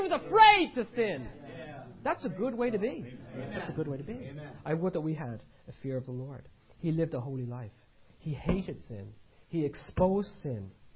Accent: Ireland; Many of you know, I'm Irish, obviously.

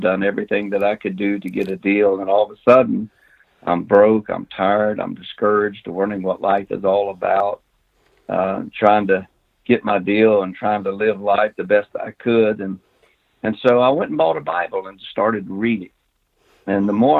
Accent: North Carolina, United States; I grew up in North Carolina, went to church as a little boy.

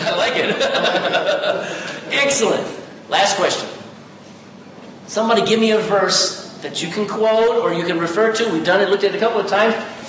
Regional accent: Texas, United States; I'm a Texan. Who talks like this in Texas?

